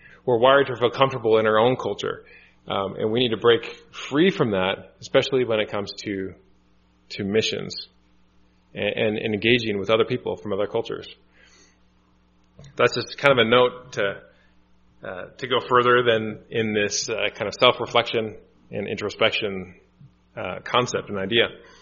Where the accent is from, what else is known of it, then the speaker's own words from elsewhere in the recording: United States; And for me as American to go to Brazil